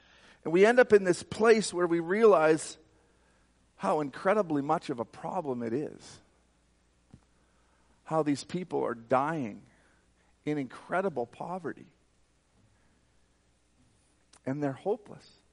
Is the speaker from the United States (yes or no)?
no; Alberta, Canada; And you know, I'm from Canada. I'm from like central Alberta, and like we don't have these problems where I live, where I work.